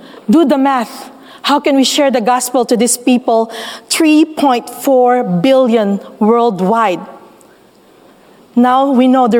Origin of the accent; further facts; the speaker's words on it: Philippines; English is a second language; now in Malaysia; in Philippines, which I came from, I'm a Filipino, by the way, there's so much religious freedom.